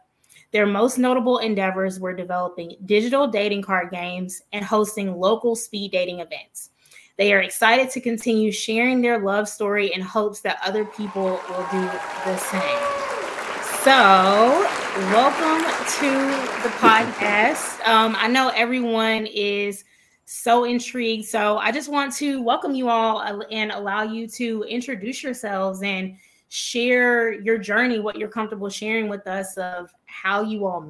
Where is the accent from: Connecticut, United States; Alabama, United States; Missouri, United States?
Alabama, United States; Mobile; I'm from Mobile, Alabama.